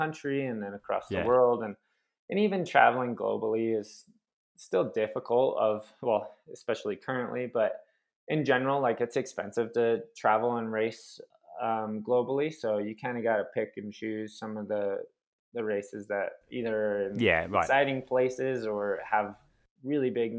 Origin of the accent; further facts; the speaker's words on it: Phoenix, Arizona, United States; kind of own the fact that I'm from Phoenix, Arizona, and it's like one of the hottest places in the US.